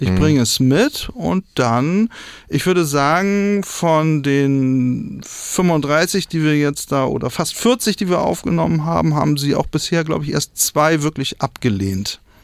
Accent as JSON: {"language": "German", "region": "Berlin", "country": "Germany", "said": "Ich bin ja Berliner"}